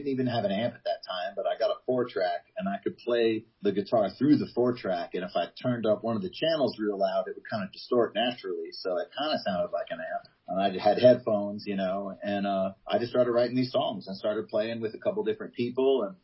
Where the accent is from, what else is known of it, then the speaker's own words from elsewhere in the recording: Georgia, United States; the fact that we're from Georgia, people think that we're like these hicks and it's just like, it's just not the case, man.